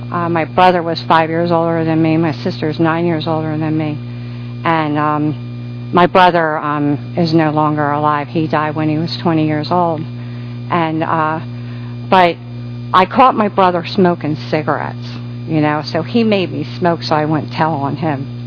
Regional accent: Philadelphia, Pennsylvania, United States; I grew up in Philadelphia area in the suburbs. And I came from an Irish Catholic family.

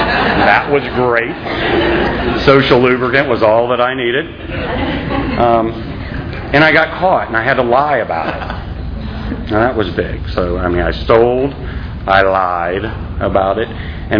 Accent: Winter Haven, Florida, United States; So I was raised in Winter Haven. If you guys don't know, it's about an hour east of here, in the middle of nowhere.

